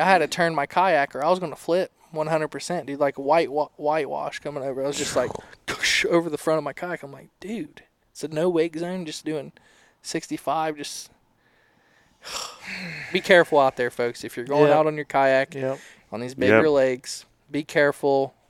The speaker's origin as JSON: {"language": "English", "region": "Ohio", "country": "United States", "said": "But I've never fished up Lake Erie, which is crazy because I'm from Ohio."}